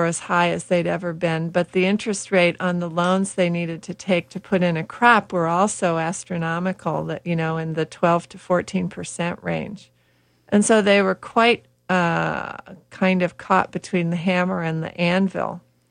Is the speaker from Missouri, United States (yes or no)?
yes; St. Louis, Missouri, United States; now in Iowa, United States; No, I was raised in St. Louis, Missouri, and they don't really think of themselves as part of the Midwest, but they are.